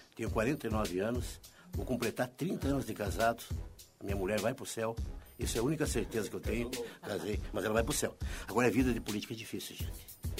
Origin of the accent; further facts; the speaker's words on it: União da Vitória, Paraná, Brazil; Mas assim, me criei ali. Me criei na Avenida Manuel Rivas, União da Vitória, que é o centro de União da Vitória, e me criei atrás do balcão.